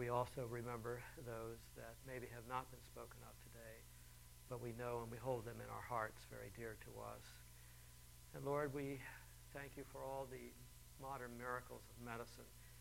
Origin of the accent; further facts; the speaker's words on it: Ohio, United States; we grew up with Larry in Walnut Hills